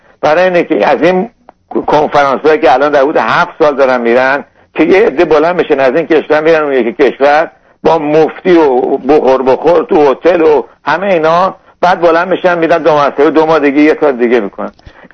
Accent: Iran; ما ایرانی هستیم،

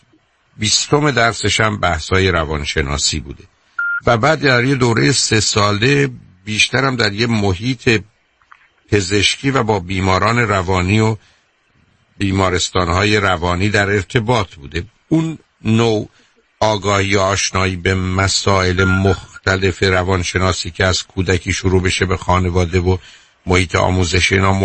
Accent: Iran; moved away as an adult; now in United States; با وجودی که شاید از 69 سال عمرم 40 سالم رو من در امریکا بودم. 40 سال من در امریکا بودم، 29 سال در مجموع در ایران، ولی من همچنان ایرانیم

